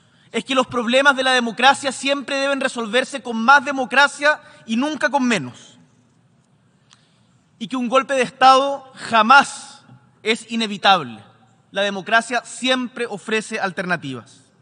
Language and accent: Spanish; Chile; Como chilenas y chilenos nos sentimos orgullosos